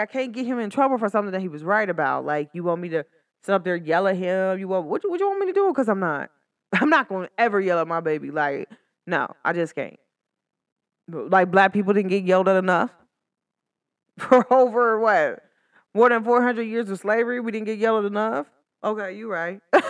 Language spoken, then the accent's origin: English; Cincinnati, Ohio, United States; I don't care where I'm at in the world. I'm from Cincinnati. Cincinnati is considered one of the skeppiest places ever.